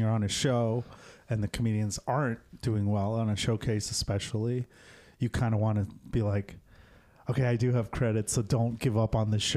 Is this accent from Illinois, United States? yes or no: yes; Chicago, Illinois, United States; when I'm on the road and someone asks me, I just say, you can just say I'm from Chicago.